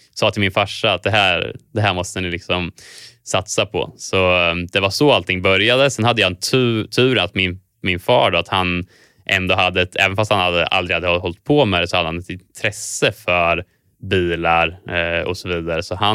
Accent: Kumla, Örebro County, Sweden; allting började egentligen med att jag växte upp i Kumla

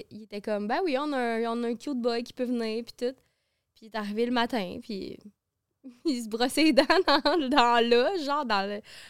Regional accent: Saint-Ignace-de-Loyola, Quebec, Canada; Mais je viens pas des îles de la Madeleine, je viens de Saint-Ignace-de-Loyola, qui est une île en face de Sorel-Tracy. Pour aller sur l'île, il faut que tu traverses 3 ponts. Okay? Mais c'est juste à 1 heure de Montréal, mais ça reste une île.

